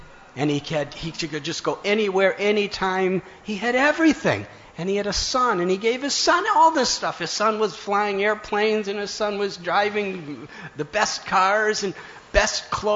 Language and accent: English; Chicago, Illinois, United States; I grew up in Chicago. I'd like to tell a story that I used to hear when I was a child in Chicago.